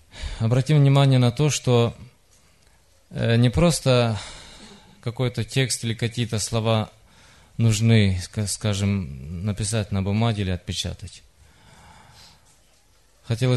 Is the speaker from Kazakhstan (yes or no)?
no; Moldova; Я вообще по национальности я молдаван, из Молдавии.